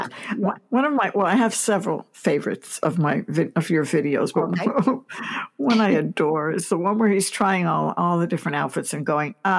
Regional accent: New York, United States; I'm a New Yorker.

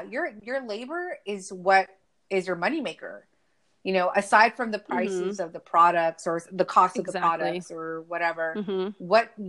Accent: Eagle Pass, Texas, United States; because I was born and raised in Eagle Pass, Texas, which is the border of Texas.

